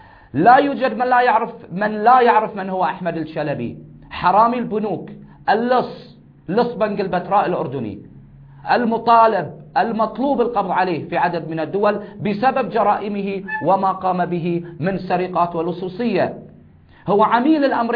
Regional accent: Bahrain; احنا كبحرينيين

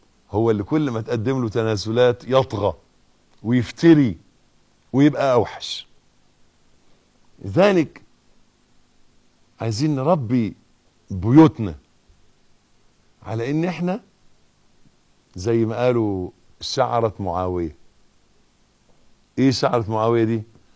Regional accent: Egypt; يبدو الوضع عندنا في مصر، وأنا بتكلم على اللي أعرفه، يبدو أنها بقت من المهر

